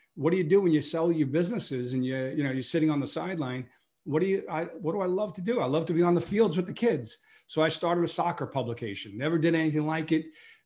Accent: New York, United States; born there; I was born in Brooklyn, New York. And, Brooklyn, everybody knows Brooklyn, but I was born in a little area called, not a little area, big part of Brooklyn called Bensonhurst.

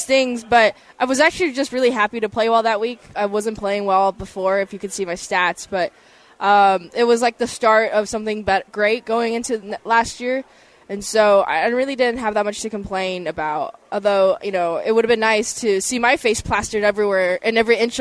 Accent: Arcadia, California, United States; From Arcadia, California, which is right next to Pasadena.

